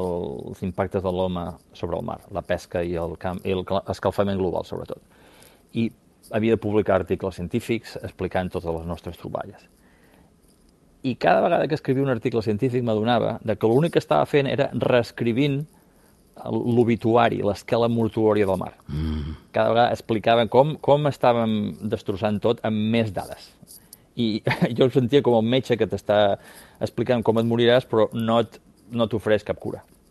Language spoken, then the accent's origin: Catalan; Girona, Catalonia, Spain; born there; jo vaig néixer a Girona, vaig passar els estius a la Costa Brava